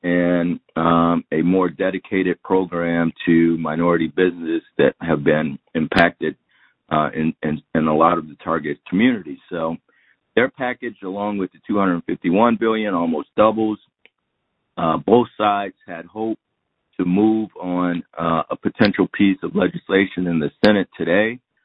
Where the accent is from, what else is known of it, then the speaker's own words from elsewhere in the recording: Wisconsin, United States; which may have been in part to what happened in my home state of Wisconsin